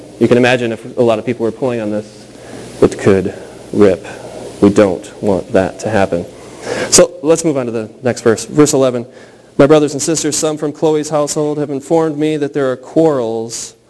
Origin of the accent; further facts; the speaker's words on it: Rockford, Illinois, United States; When you grow up in Rockford, Illinois, you're sort of either a Bears or a Packers fan.